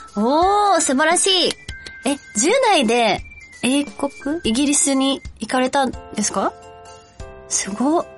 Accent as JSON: {"language": "Japanese", "town": "Yokosuka", "region": "Kanagawa", "country": "Japan", "said": "私の出身は神奈川県の横須賀です。"}